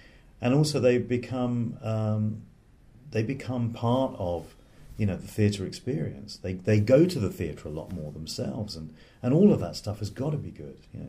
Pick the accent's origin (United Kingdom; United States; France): United Kingdom; England; born there; You know, I was born in England